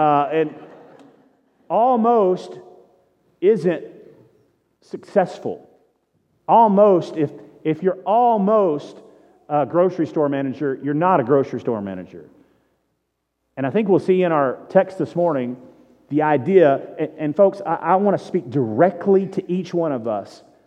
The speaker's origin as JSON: {"language": "English", "region": "Texas", "country": "United States", "said": "I come from Southeast Texas."}